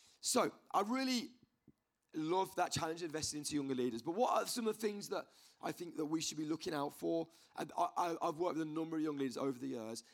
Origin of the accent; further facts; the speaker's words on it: Birmingham, West Midlands, United Kingdom; the church I grew up in Birmingham